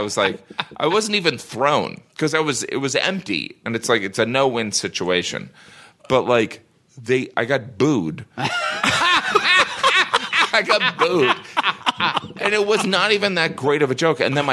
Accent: Midwest, United States; All right, I'm from the Midwest. All right? I'm from the Midwest. I love the Northeast.

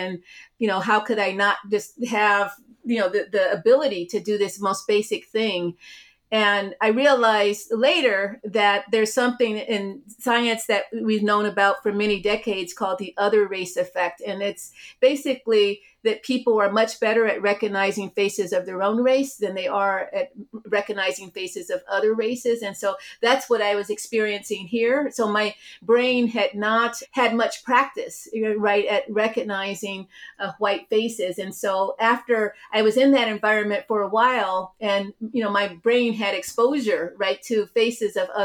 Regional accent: Cleveland, Ohio, United States; So I grew up in Cleveland, Ohio, and I grew up, you know, in a neighborhood that was entirely Black.

